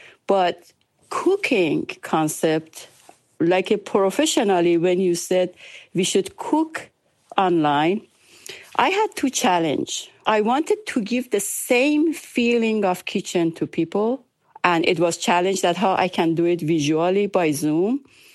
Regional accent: East Azerbaijan, Iran; English is a second language; because we are from Azerbaijan, Iran.

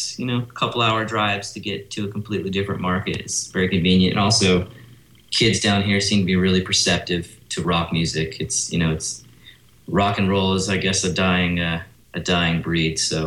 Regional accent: Atlanta, Georgia, United States; Well, yeah, actually, all of us sort of are from different places, but I'm actually from Atlanta

